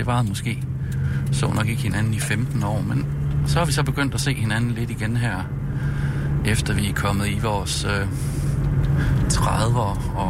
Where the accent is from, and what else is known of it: Jutland, Denmark